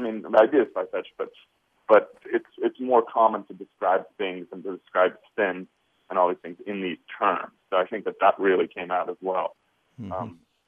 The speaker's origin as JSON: {"language": "English", "region": "Moscow", "country": "Russia", "tie": "born or raised there", "lives_now": "United States", "said": "in addition to being Russian and growing up in Moscow, I felt like I shared so many aesthetic kind of interests and tensions with the girls, and so I grew up listening to a lot of punk rock"}